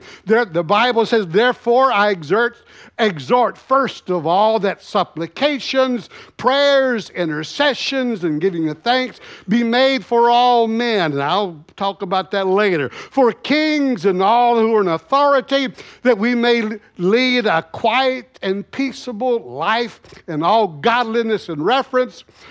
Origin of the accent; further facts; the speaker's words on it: Tennessee, United States; Where I come from, I was born in Tennessee, I had to say, yes, sir, no, sir, yes, ma'am, no, ma'am.